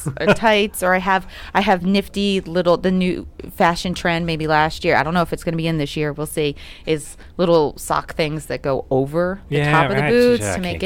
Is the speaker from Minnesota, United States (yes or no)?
no; New York, United States; I grew up in New York, but it's right outside of New York City, but it was very suburban, real quick in New York.